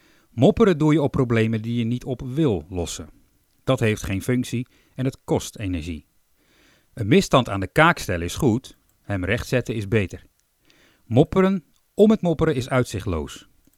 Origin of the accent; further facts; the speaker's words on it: Netherlands; Want wat zijn wij Nederlanders goed in mopperen?